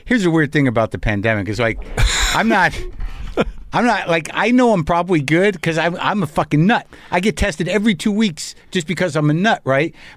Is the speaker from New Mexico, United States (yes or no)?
yes; Albuquerque, New Mexico, United States; I grew up in Albuquerque.